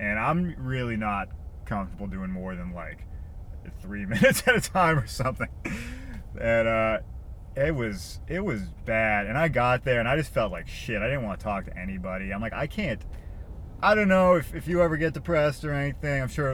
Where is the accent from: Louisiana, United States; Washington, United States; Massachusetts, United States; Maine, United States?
Massachusetts, United States; Boston; I'm from Boston, and in my neighborhood, people called me